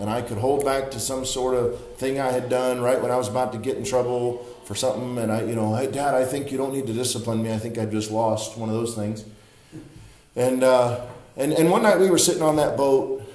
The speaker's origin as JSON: {"language": "English", "town": "Chicago", "region": "Illinois", "country": "United States", "tie": "born or raised there", "said": "My dad was pastoring a small church in the city of Chicago. That's why I don't sound like I'm from South Carolina."}